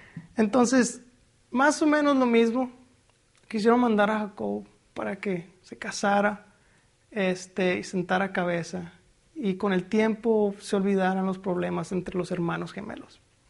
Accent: Michoacán, Mexico; en mi cultura allá en México, nosotros somos de Michoacán

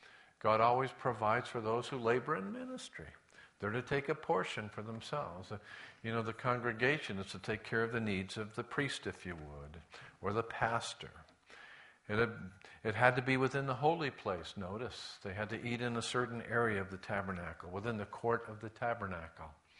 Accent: La Puente, California, United States; I remember when I grew up in La Puente, there was a French-American bakery downtown La Puente

